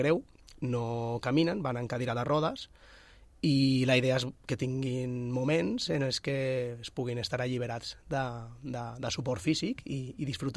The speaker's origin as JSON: {"language": "Catalan", "town": "Valencia", "region": "Valencian Community", "country": "Spain", "said": "Soc de València."}